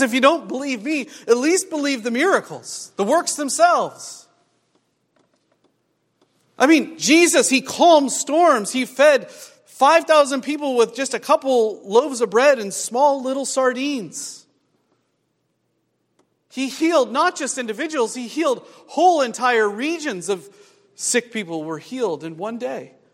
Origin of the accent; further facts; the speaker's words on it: Midwest, United States; You know, I grew up in the Midwest where it's all flat, and when there's hills, they're, you know, out here you call them bunny hills or something.